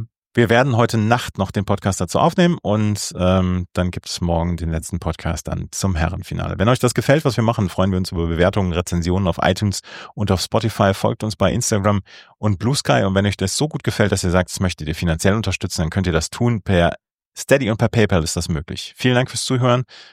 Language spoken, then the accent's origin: German; Bielefeld, North Rhine-Westphalia, Germany; Ich komme aus Bielefeld.